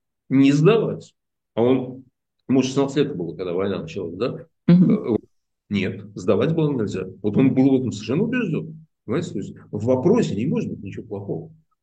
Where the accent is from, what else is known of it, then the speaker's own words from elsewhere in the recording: Saint Petersburg, Russia; я сам из Питера.